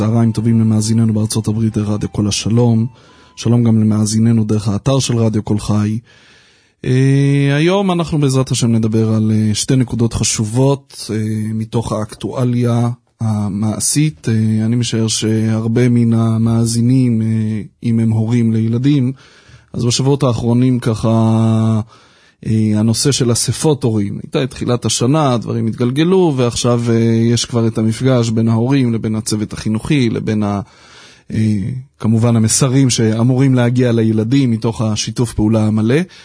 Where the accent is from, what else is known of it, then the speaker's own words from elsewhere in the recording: Ra'anana, Central District, Israel; אני חייב להגיד לך שהאמת שאני גדלתי בעיר שכנה שלכם, ברעננה